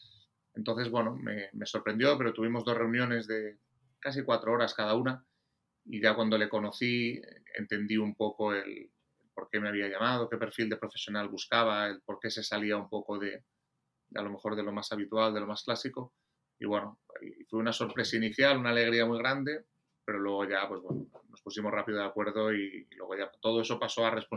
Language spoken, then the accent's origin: Spanish; Galicia, Spain; born there; also born or lived in Menorca; nací en Galicia, estuve, el sitio donde he estado más años ha sido en Menorca, que he estado 25 años en dos etapas diferentes, y luego pues el baloncesto me ha ido llevando. Esta es mi séptima comunidad autónoma, la Comunidad Valenciana.